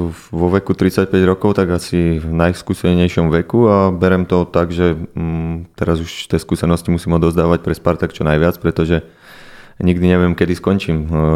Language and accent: Slovak; Levoča, Prešov Region, Slovakia; moved away as an adult; now in Trnava, Slovakia; No, už som dlho pred Levoče, ale som hrdý na to, že som sa narodil v Levoči